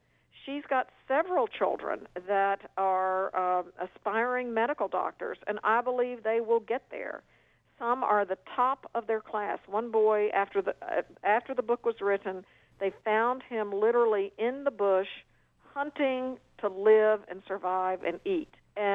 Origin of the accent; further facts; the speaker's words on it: United States; And as an American, as a Westerner, I think you have to be very careful when you broach a subject like this.